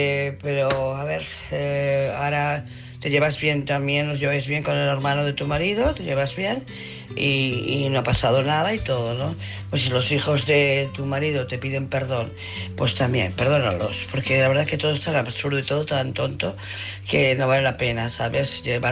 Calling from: Barcelona, Catalonia, Spain; de Barcelona.

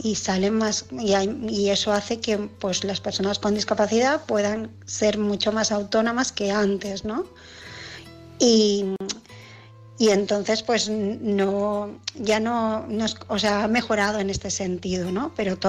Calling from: Barcelona, Catalonia, Spain; de Barcelona

